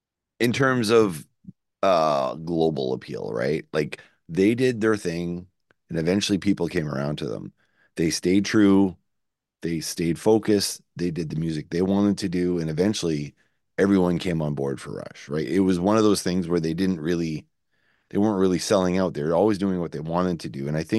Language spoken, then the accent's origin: English; Shediac, New Brunswick, Canada; That's not where we're from. We're actually from Shediac, but anyway.